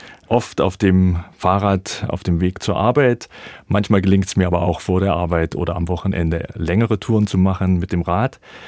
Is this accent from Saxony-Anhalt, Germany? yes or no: yes; Halle, Saxony-Anhalt, Germany; born there; In Halle an der Saale.